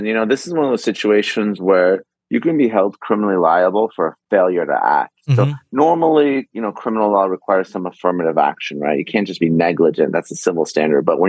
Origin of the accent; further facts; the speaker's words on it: California, United States; here in my home state of California, they've done documentaries on this